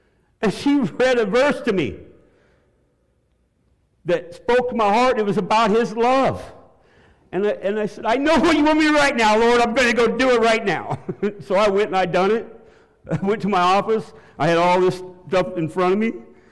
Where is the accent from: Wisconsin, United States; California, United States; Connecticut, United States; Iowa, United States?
Iowa, United States; maybe as a child when I grew up in Iowa.